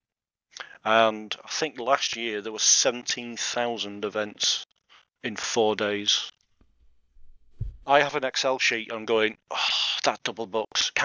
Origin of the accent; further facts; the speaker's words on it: Yorkshire and the Humber, United Kingdom; You know, I'm from Yorkshire. I'm grumpy.